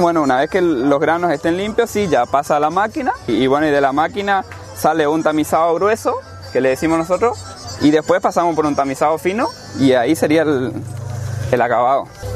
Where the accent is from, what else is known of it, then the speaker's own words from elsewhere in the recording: Saladas, Corrientes, Argentina; soy de Saladas, de la colonia Quebralmas precisamente